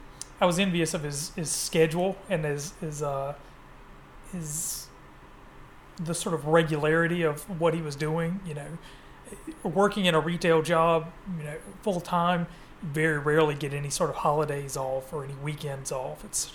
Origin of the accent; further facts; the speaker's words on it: Burlington, North Carolina, United States; born there; I was born in Burlington, North Carolina, in 1979.